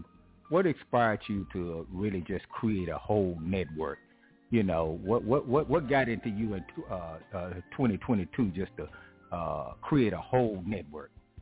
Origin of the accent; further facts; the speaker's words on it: Texas, United States; we grew up in the Dallas-Fort Worth Metroplex.